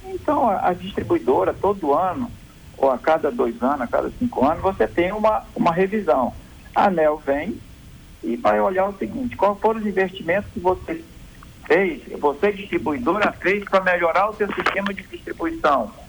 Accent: Itamarati, Amazonas, Brazil; Eu sou amazonense, tá? Eu sou de Itamaraty, olha só, sou do Vale do Iguaçuá, no município de Itamaraty.

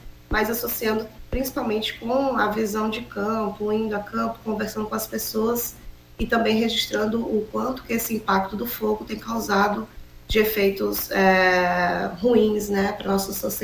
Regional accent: Acre, Brazil; continuar contribuindo cientificamente e com a sociedade acreana, de onde eu nasci e vivo. E, se Deus quiser, vou continuar aqui na nossa terrinha

